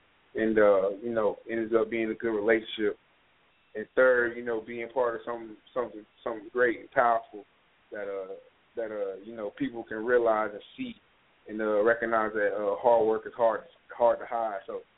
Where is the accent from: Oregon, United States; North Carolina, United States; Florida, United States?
Florida, United States; Jacksonville; You know, I was with the Jaguar staff, so that's my hometown.